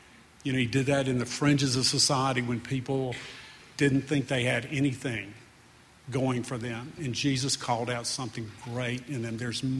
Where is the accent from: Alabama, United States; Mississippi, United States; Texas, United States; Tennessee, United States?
Alabama, United States; Didn't want to leave my home state. So I went up to Huntsville, down to Mobile, trying to find where this Eagle Ranch needed to be.